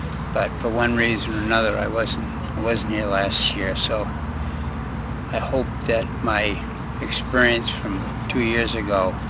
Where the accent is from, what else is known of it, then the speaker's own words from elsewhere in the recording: Cape Cod, Massachusetts, United States; from Cape Cod, Massachusetts, about 200 miles from here.